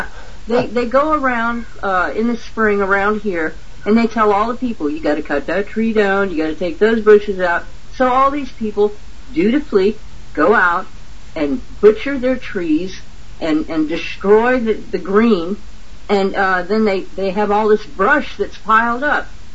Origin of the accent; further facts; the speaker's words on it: Louisiana, United States; I grew up in Louisiana.